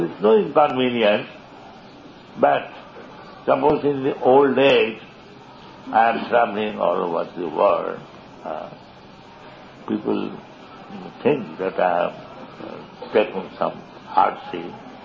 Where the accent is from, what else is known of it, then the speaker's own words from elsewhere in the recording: India; I am now speaking, I am Indian. But Indian, that is my designation.